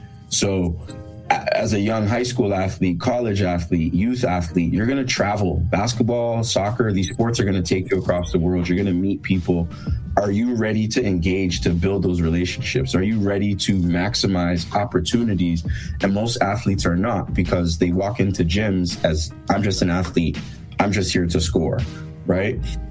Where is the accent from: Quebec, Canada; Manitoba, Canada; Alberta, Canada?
Quebec, Canada; Montreal; born there; Part of my story actually starts in Montreal. I was born in Montreal.